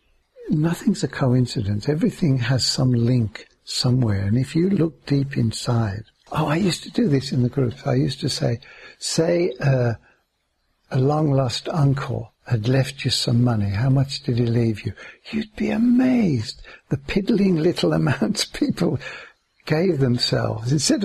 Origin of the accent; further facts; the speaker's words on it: England, United Kingdom; born there; Often, especially when I was born in England, it was, we're going on a picnic, it'll probably rain.